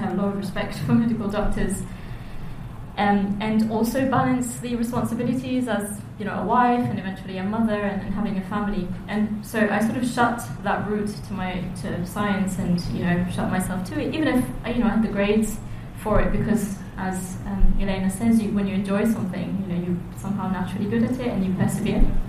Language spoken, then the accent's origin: English; Mauritius; I'm from Mauritius. I don't know if there are any Mauritians in the group